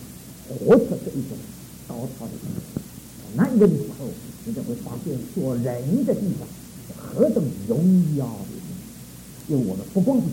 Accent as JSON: {"language": "Chinese", "region": "Shanghai", "country": "China", "said": "我们上海人是好肉麻"}